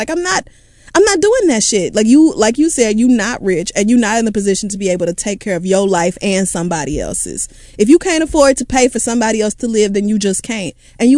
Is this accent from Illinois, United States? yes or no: no; Washington, District of Columbia, United States; I grew up in Southeast DC where most people don't even know what a savings account is, let alone how to manage their money.